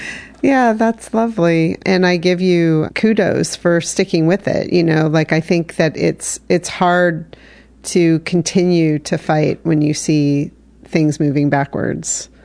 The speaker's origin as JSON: {"language": "English", "town": "Lawrence", "region": "Kansas", "country": "United States", "tie": "born or raised there", "lives_now": "Chicago, United States", "said": "Chicago has been my home for more than 5 decades, but I grew up in Lawrence, Kansas, and have a strong attachment to the land of my youth."}